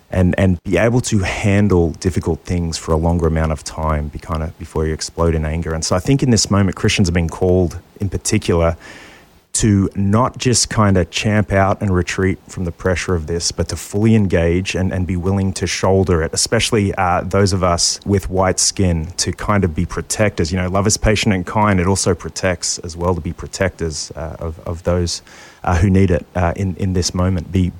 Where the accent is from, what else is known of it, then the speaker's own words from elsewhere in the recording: Australia; now in United States; I'm an immigrant from Australia.